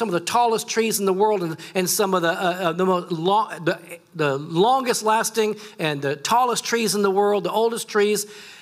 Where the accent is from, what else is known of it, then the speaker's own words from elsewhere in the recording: Texas, United States; also born or lived in Japan; this fit, an Asian guy with this name from Texas? Well, it's because my dad was in the military. I was born in Japan. My mother was Japanese.